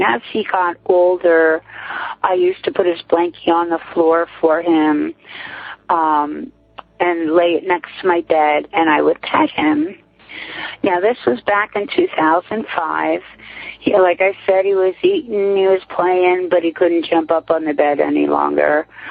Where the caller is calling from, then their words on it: Whitehall, Pennsylvania, United States; I'm calling from Whitehall, PA.